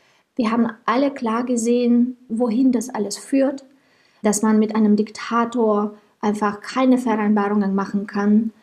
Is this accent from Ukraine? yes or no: yes; Ukraine